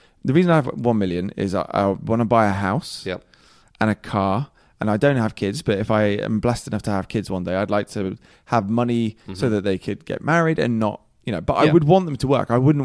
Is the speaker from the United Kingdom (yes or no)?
yes; Plymouth, South West England, United Kingdom; I grew up in Plymouth, and there's a small island called Drake's Island just off of it.